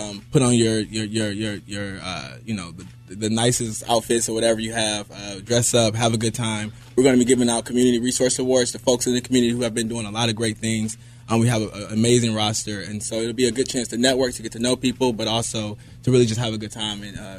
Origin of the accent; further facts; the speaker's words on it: Detroit, Michigan, United States; I'm sorry. I'm from Detroit.